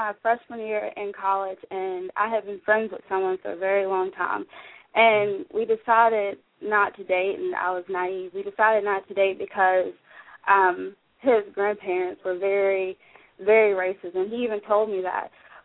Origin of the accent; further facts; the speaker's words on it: Virginia, United States; I'm from Virginia